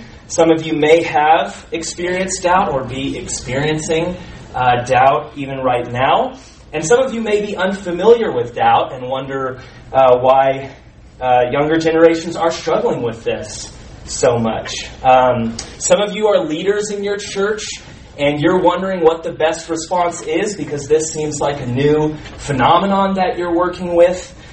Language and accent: English; Round Rock, Texas, United States; I grew up in Round Rock, which is a suburb of Austin.